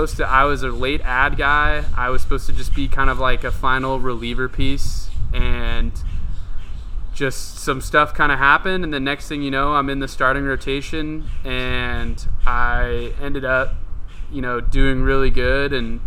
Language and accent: English; Santa Barbara, California, United States; I come from Santa Barbara, California, which is kind of, I mean, about as nice as you can get in California.